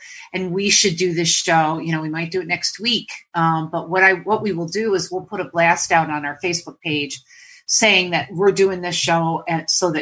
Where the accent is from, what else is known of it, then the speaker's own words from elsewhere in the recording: New York, United States; I'm an Italian 100%, and I came from Western New York, the great belt of Western New York.